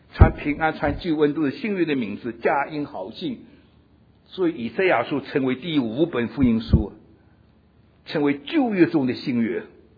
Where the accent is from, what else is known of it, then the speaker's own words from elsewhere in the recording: China; 这一点我们中国人惭愧了，白种人比我们强多，我们中国人的爱心爱来爱去爱中国人